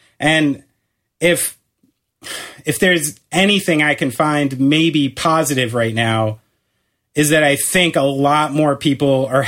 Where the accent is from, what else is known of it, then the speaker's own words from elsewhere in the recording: New Jersey, United States; hey, we're from New Jersey.